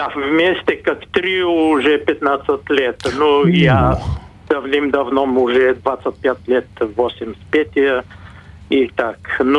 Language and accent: Russian; Pleven, Pleven Province, Bulgaria; Russian is a second language; в Болгарии тоже уже 4-5-6 лет делаем концерты у там примерно в моему родному городу, Плевне